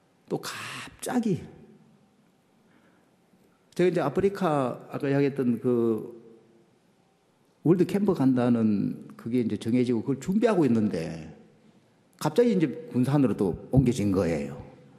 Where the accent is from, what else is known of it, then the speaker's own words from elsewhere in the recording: Hapcheon, South Gyeongsang, South Korea; 고향 거창이 이제 고향 바로 옆이죠. 제가 합천이 고향이니까